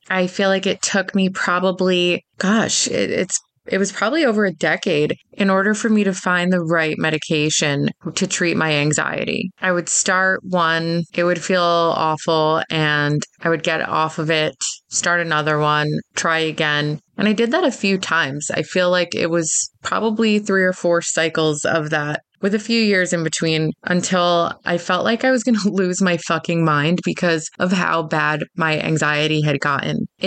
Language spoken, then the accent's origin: English; New Jersey, United States; Soy Boricua. Both of my parents are Puerto Rican. I was born in Harlem, but I grew up in North Jersey.